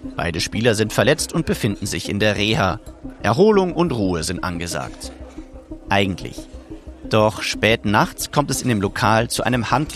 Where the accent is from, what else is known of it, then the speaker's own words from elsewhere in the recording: Bavaria, Germany; In meiner Heimat am Tegernsee, der keine Stunde entfernt von München liegt, spiele ich zu der Zeit selbst im Verein.